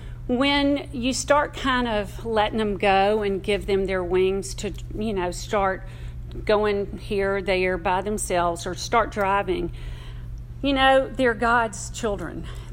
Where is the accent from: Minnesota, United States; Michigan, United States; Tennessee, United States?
Tennessee, United States; Memphis; but I grew up Roman Catholic in Memphis, Tennessee.